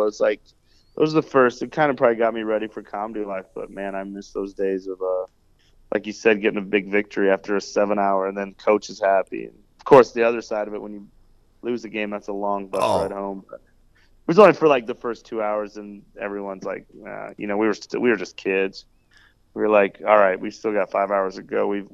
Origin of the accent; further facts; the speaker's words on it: Cheyenne, Wyoming, United States; My whole life was just basketball, honestly, growing up in Cheyenne. There's not really much else to do.